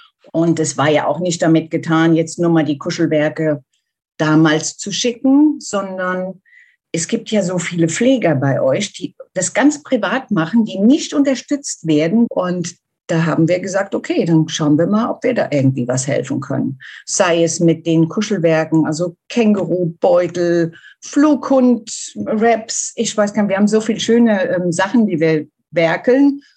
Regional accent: Germany; Ich komme aus Deutschland. Ich wohne in der Nähe von Frankfurt. Ich bin 59 Jahre alt

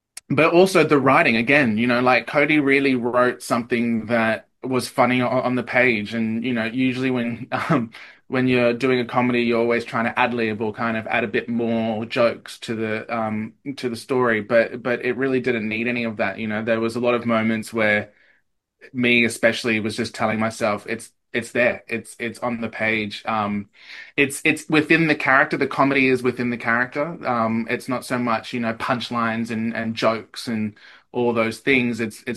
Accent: Eastern Australia, Australia; accent: Eastern Australian; There was a lot of moments in rehearsals where I had to get rid of my Eastern Australian accent and try and do a, deeper … vibe for WA.

